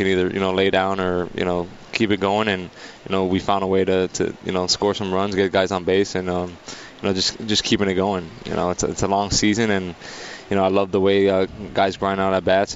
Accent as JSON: {"language": "English", "town": "Miami", "region": "Florida", "country": "United States", "tie": "born or raised there", "said": "You know, born and raised in Miami, so"}